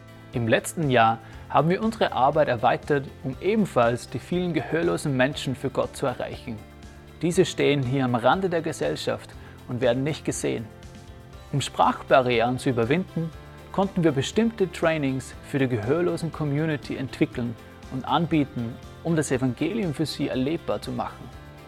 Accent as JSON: {"language": "German", "region": "Upper Austria", "country": "Austria", "lives_now": "South Africa", "said": "wir sind ursprünglich aus dem Mühlviertel, also von ganz nah her. Und bin seit 7 Jahren in Südafrika tätig. Und meine Frau ist dann vor 4 Jahren dazugekommen."}